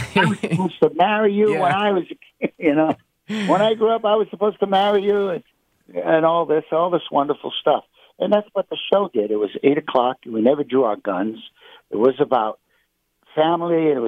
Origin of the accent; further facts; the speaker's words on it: New York City, New York, United States; No, man. I grew up in Spanish Harlem. I rode the bus or the train.